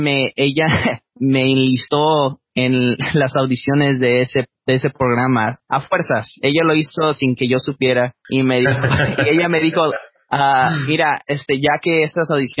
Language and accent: Spanish; Mexico; born there; como mexicano con ciudadanía estadounidense. Y lo digo así porque yo viví momentos muy, muy importantes en mi vida allá en México. Entonces, tengo un amor eterno a mi país natal.